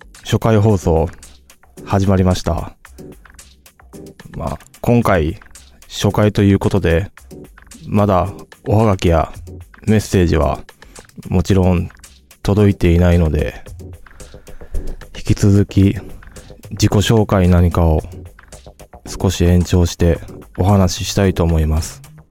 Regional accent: Kobe, Hyogo, Japan; 生まれは兵庫県の神戸市で、小学校、中学校、高校まで神戸で生まれ育ちました。

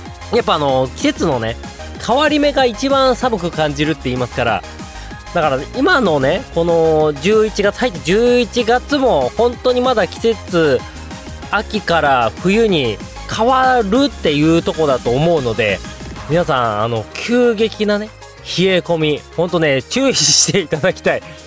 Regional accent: Hokkaido, Japan; now in Tokyo, Japan; 今更ながらも私まだね、東京寒いと思ってるから、北海道出身だけど

